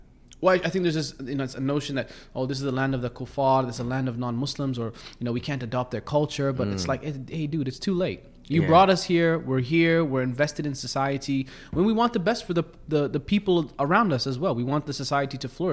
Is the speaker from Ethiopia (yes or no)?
yes; Ethiopia; now in United Kingdom; I'm Oromo from Ethiopia.